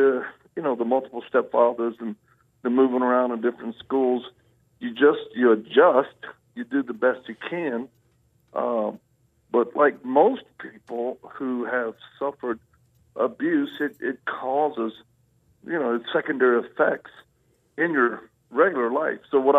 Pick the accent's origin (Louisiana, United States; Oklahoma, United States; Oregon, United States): Louisiana, United States; born or raised there; also born or lived in Mississippi / Texas